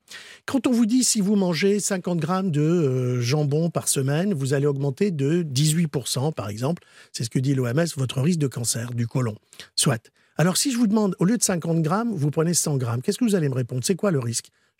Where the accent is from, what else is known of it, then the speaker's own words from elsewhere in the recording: Nice, Provence-Alpes-Côte d'Azur, France; je suis niçois, donc j'adore les recettes niçoises, les recettes de Provence.